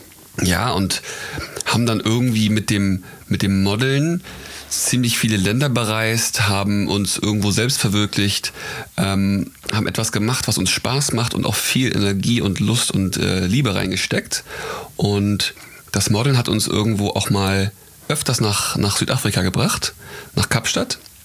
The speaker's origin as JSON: {"language": "German", "region": "Hamburg", "country": "Germany", "tie": "born there", "said": "wir sind 1992 geboren in Hamburg. Das war vor 28 Jahren."}